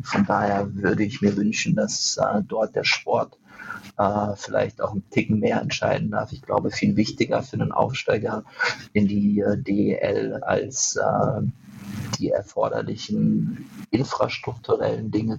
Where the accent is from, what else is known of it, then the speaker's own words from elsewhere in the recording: Darmstadt, Hesse, Germany; Ich erzähle mal gerne die Geschichte vom Fußballverein meiner Heimatstadt Darmstadt